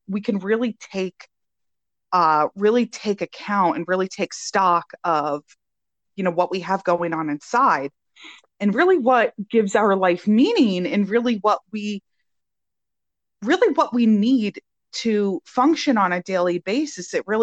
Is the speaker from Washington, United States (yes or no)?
no; New Jersey, United States; I call it Ostara because, you know, I'm from Jersey.